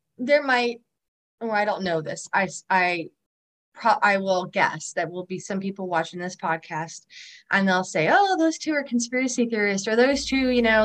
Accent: California, United States; a little girl who lives in Los Angeles of all places, because I'm from Southern California. But at the time I started writing it, I was living in New Hampshire

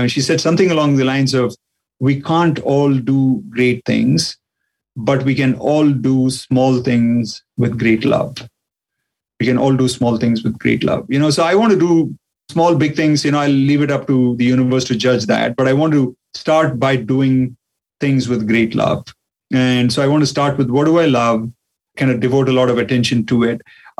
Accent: India; I mean, despite being Indian, because there's a lot of Indian people who, like, you know, have this association of being a spiritual guru or something.

